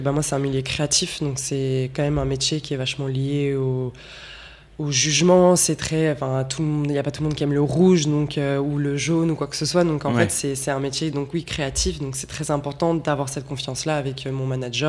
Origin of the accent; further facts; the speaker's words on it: Canada; now in Lyon, France; Ça fait 2 ans là, que je suis à Lyon. Je viens du Canada et voilà, c'est ça.